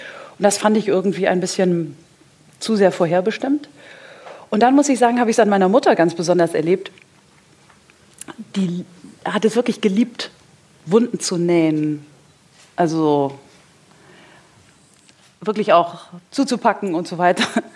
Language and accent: German; Hesse, Germany; also born or lived in Mainz; In einem Örtchen in Hessen bei Wiesbaden.